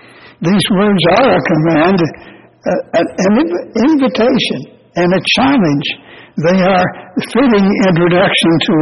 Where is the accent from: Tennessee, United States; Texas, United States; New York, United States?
Tennessee, United States; also born or lived in North Carolina; When I was a little boy, growing up in East Tennessee and Western North Carolina, these even little towns, crossroad towns, had what we called back then the movie house.